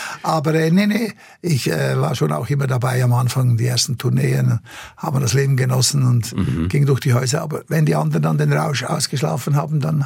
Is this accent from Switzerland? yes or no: yes; Switzerland; Bei uns in der Schweiz heißt das Speuzknebel.